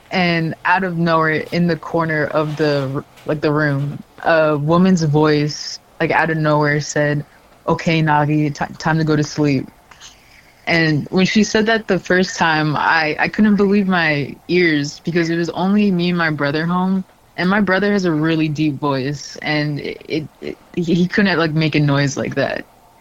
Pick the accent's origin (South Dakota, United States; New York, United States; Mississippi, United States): South Dakota, United States; Flandreau; I'm from the Ndewa Kanta Wakpa Upakshan tribe from Flandreau, South Dakota. And I was raised very traditionally and, like, culturally really into that stuff by my father and mother.